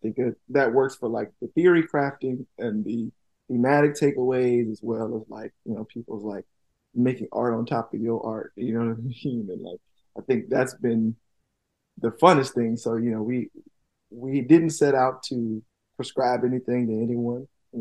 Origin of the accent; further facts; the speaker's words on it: Tuskegee, Alabama, United States; I mean, I'm from Tuskegee